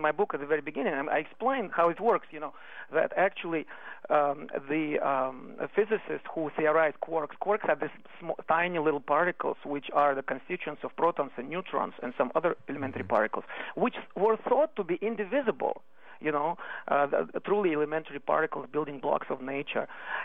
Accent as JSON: {"language": "English", "region": "Moscow Oblast", "country": "Russia", "tie": "born or raised there", "second_language": "English", "said": "I was a high school student growing up in Russia in a small town near Moscow."}